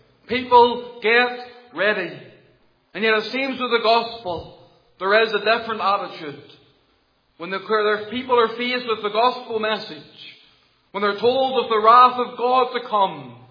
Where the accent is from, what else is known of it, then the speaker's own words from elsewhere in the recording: Portavogie, Northern Ireland, United Kingdom; You know, in my hometown in Portavogie, there is a very particular profession down there, and we call it whelk gathering.